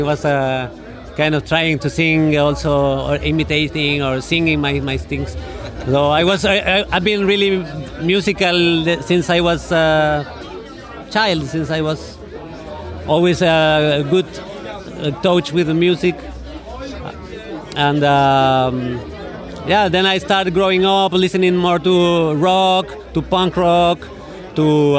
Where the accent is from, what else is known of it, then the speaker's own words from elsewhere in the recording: Mexico City, Mexico; from Mexico City and touring here with the Dova Mix and the Camarade Tour.